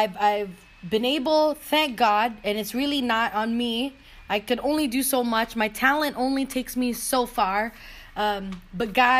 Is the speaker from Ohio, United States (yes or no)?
no; California, United States; moved away; because I'm from California and I came here young